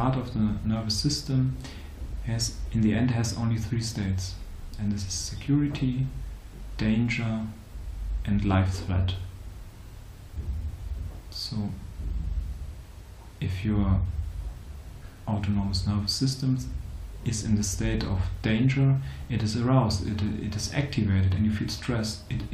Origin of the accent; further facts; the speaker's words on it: Dresden, Saxony, Germany; from Germany, Dresden, and I work there as a healer